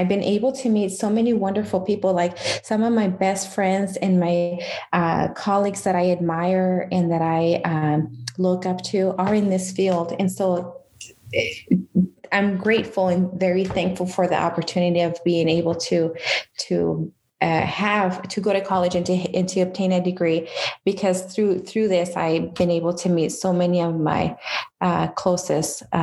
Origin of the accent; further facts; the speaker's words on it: Watsonville, California, United States; Yeah, shout out to Watsonville, California, which is my hometown. Hey. Si me escuchan, I grew up in Watsonville.